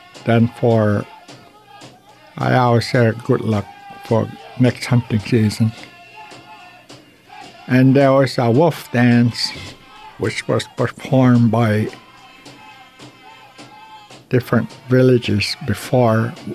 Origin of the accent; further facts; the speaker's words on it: King Island, Alaska, United States; also born or lived in Nome; I'm originally from King Island, but I was a summer baby born in Nome in 1947, August 5th.